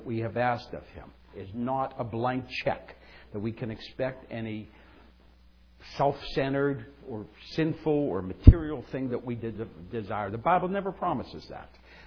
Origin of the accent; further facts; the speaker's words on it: Pittsburgh, Pennsylvania, United States; I'm born and bred in Pittsburgh, but I'm a foreigner here.